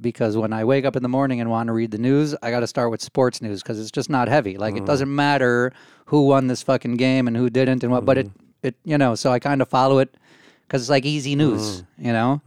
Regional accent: United States; Obviously, I grew up in the States. I grew up watching basketball.

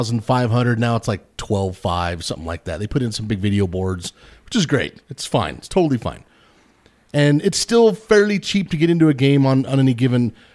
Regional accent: United States; As an American sports fan, I should have the right to be a cheap bastard.

